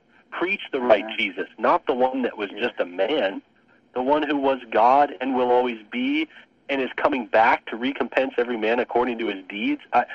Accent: Canada; I'm a Canadian.

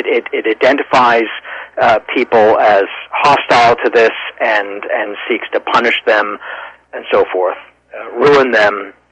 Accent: United States; I'm also American. I'm a Scottish-Canadian American.

